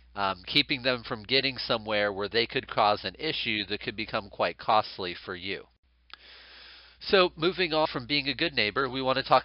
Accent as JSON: {"language": "English", "region": "Kentucky", "country": "United States", "tie": "born or raised there", "said": "A perfect example of this in my home state of Kentucky is fence law."}